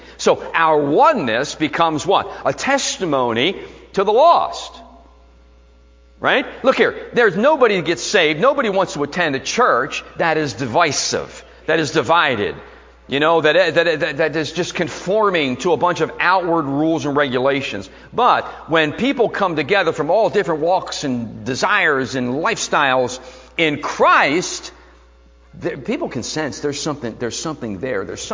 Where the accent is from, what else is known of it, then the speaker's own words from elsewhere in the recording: Philadelphia, Pennsylvania, United States; I was born and raised in South Philly. And I had Philly in me.